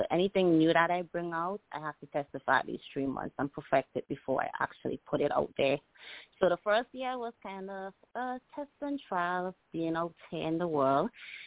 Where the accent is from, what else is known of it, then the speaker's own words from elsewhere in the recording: Brooklyn, New York, United States; But, yeah, I'm from Brooklyn, New York.